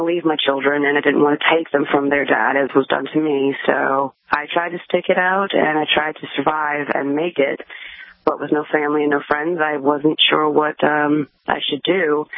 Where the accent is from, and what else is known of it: Wisconsin, United States; born or raised there; moved away as an adult